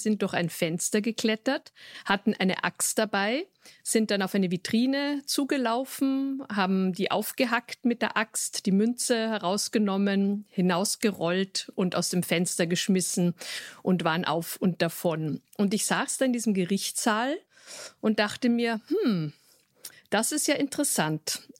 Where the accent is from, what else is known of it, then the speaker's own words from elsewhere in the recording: Vienna, Austria; Also ich selbst bin Wienerin